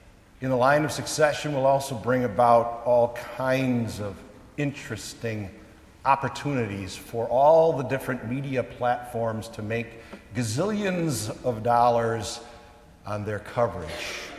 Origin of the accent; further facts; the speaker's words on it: United States; And as an American, I realize we also have customs that surround important people and maybe people holding high offices in our land